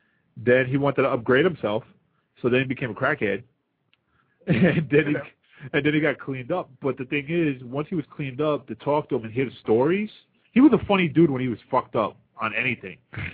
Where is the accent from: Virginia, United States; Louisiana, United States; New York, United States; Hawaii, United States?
New York, United States; Coney Island; I forget about it, man. I grew up in Coney Island.